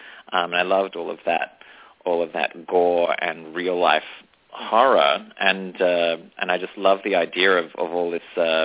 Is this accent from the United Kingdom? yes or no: no; Australia; now in New York, United States; I'm from Australia. I've been living here in New York for 6 years now.